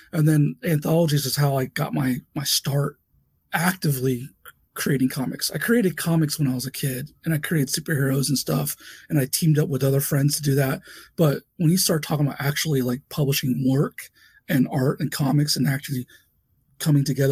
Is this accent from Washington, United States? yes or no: no; San Bernardino, California, United States; born there; now in Columbus, United States; Born in San Bernardino.